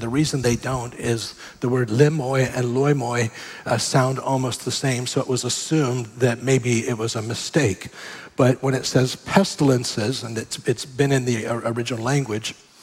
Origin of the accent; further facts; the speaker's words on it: Miami, Florida, United States; growing up, I grew up here in Florida, in Miami, I had never seen a tsunami.